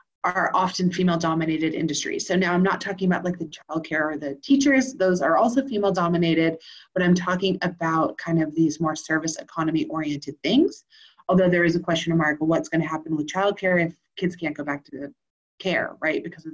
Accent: United States; Okay, so I usually like to bring good news because I'm American

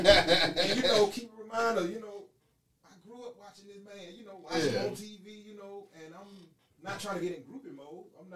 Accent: West Point, Georgia, United States; also born or lived in LaGrange; like I said, I was born in LaGrange, but I moved in West Point, like, 04, 05, shit like that.

